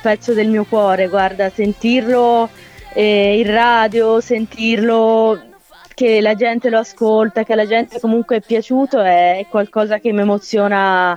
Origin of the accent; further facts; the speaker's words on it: Lido di Camaiore, Tuscany, Italy; Io vengo dalla Toscana, dal Lido di Camaiore.